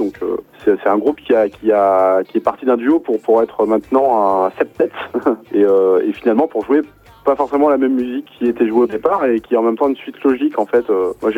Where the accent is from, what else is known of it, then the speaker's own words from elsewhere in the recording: Nantes, Pays de la Loire, France; Nous sommes de Nantes. Donc on est un petit peu loin, mais on vient assez régulièrement dans la région.